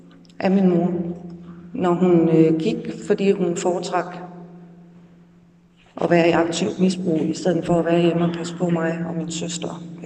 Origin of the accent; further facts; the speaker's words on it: Silkeborg, Central Denmark Region, Denmark; Jeg er født og opvokset i Silkeborg.